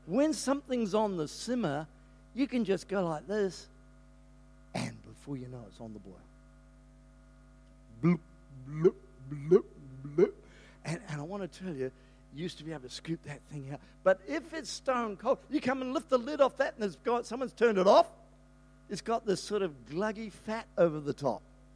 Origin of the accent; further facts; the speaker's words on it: Wellington, New Zealand; back in the day when I was one of seven kids growing up in Wellington in New Zealand, freezing cold place. So nine people in our family.